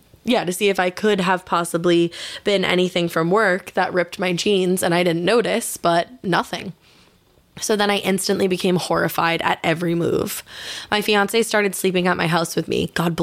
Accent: Louisiana, United States; Did I mention I'm originally from Louisiana?

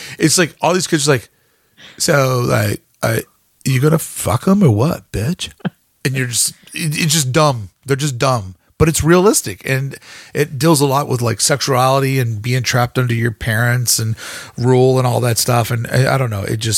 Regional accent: the South, United States; And you and I grew up in the South during TV evangelism's like peak.

